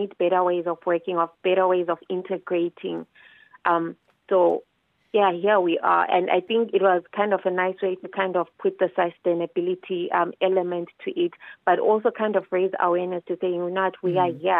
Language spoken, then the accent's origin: English; Zimbabwe; but I'm not Nigerian. That's an ethnic food for Nigerians. I'm a Zimbabwean.